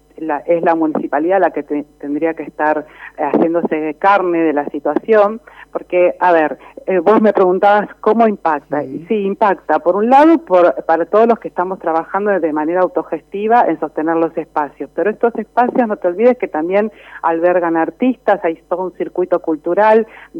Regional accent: La Plata, Buenos Aires Province, Argentina; porque somos platenses, porque hacemos nuestra actividad con los vecinos platenses

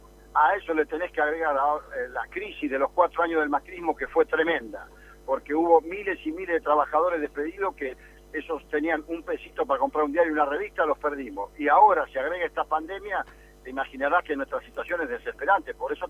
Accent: Buenos Aires Province, Argentina; now in La Plata, Argentina; soy un bonaerense acérrimo, hasta me molesta cuando me confunden con los porteños. No tengo nada con los porteños, pero soy un hombre nacido en la provincia, amo esta provincia

